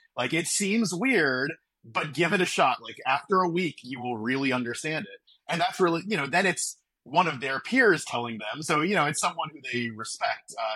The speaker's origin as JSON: {"language": "English", "region": "Hawaii", "country": "United States", "tie": "born or raised there", "said": "I grew up in Hawaii on Kauai, which is sort of a smaller community."}